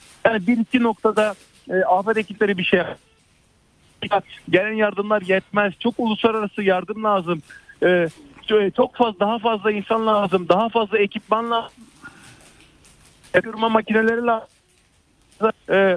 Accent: Antakya, Hatay, Turkey; Ben bir Hataylı olarak, bir Antakyalı olarak çok acı çekiyorum.

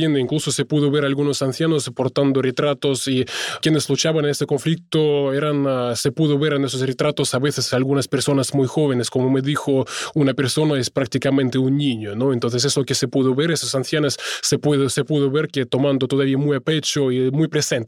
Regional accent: Russia; Spanish is a second language; estuve hoy en las calles de Moscú, también estando, así diríamos, con mi pueblo, ¿no?

